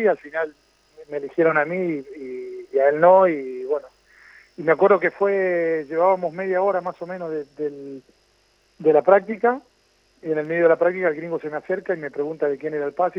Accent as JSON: {"language": "Spanish", "region": "Santa Fe", "country": "Argentina", "tie": "born or raised there", "said": "hasta los 17 años había jugado ahí en mi pueblo, en Paiva, en la Liga Esperancina o en la Liga Santafesina"}